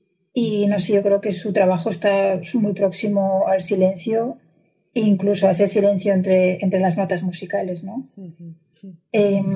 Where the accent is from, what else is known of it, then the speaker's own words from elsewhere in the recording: Carcaixent, Valencian Community, Spain; la estancia que tengo en Carcaixent, que es de donde vengo.